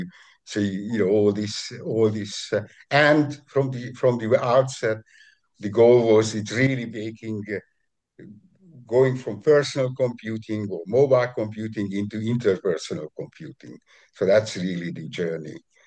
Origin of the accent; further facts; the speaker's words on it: New York, United States; now in Lima, Peru; I'm currently located in Lima, Peru, but I'm originally from New York.